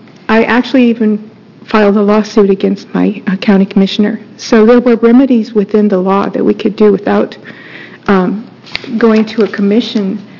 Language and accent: English; Gresham, Oregon, United States; from Gresham, Oregon.